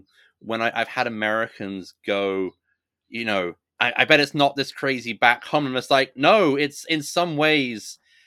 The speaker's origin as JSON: {"language": "English", "country": "United Kingdom", "moved": "yes", "said": "As a Brit who immigrated out 13 years into the 14-year uncontested reign of unmatched Tory power"}